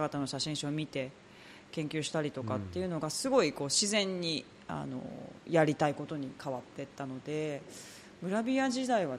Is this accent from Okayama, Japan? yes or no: yes; Okayama, Japan; moved away as an adult; also born or lived in New York; now in Tokyo, Japan; 岡山からニューヨーク、ニューヨークから岡山で、岡山から東京に上京して、